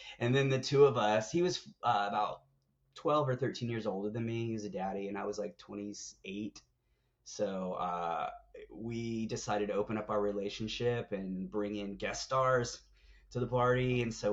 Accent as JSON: {"language": "English", "region": "California", "country": "United States", "tie": "born or raised there", "said": "I'm growing up in the Bay Area. I'm living in San Francisco by the time I'm 17."}